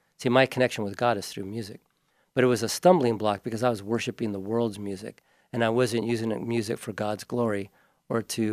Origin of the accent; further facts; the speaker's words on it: Hawaii, United States; also born or lived in Los Angeles; now in Paradise, United States; I grew up in Hawaii. I moved to LA to be a musician. And then we moved up to Paradise in 1996 to be by her parents